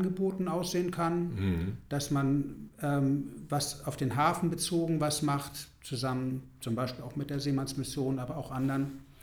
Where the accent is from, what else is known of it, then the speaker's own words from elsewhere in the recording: Büsum, Schleswig-Holstein, Germany; also born or lived in Berlin; Ich bin tatsächlich an der Nordsee aufgewachsen, in Büsum.